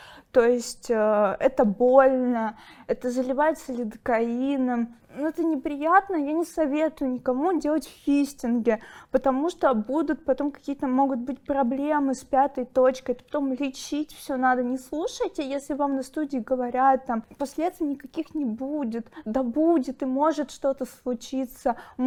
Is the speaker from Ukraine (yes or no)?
yes; Ukraine; now in Moscow, Russia; Да, я с Украины, вот, но я приехала в Москву, я гражданка России